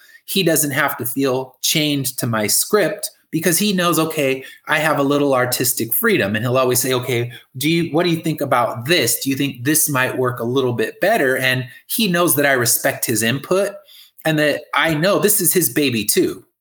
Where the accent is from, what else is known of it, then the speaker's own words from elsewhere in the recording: California, United States; The only one I'm doing in Florida is the Tampa one, because I'm from California.